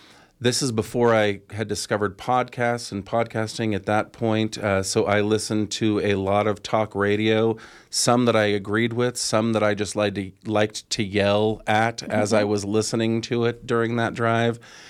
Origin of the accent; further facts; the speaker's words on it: Oakdale, California, United States; I am from the Central Valley, grew up in kind of the Oakdale area of Stanislaus County. My family are cattle ranchers still to this day.